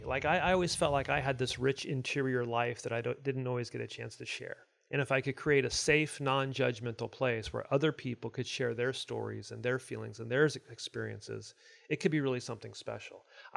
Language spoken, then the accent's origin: English; California, United States; also born or lived in Illinois; Grew up in California, spent some time during high school years in Illinois, back to California for school